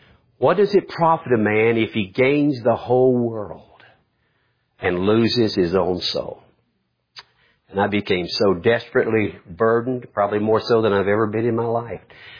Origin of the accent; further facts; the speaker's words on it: Winston-Salem, North Carolina, United States; Not long ago, I was in Winston-Salem, my hometown, my home state of North Carolina.